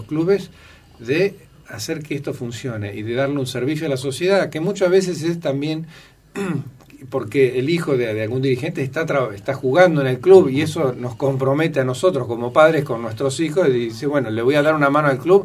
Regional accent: Argentina; como somos los argentinos tan exitistas

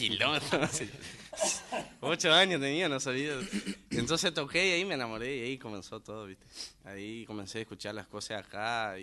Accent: Panambí, Rio Grande do Sul, Brazil; Mi pueblo se llama Panambí. Panambí.

